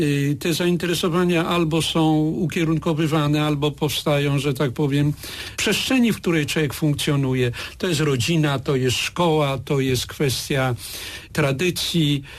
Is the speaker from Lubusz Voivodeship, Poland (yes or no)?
yes; Zielona Góra, Lubusz Voivodeship, Poland; ja się urodziłem w Zielonej Górze tuż po czasie, kiedy Zielona Góra stała się polskim miastem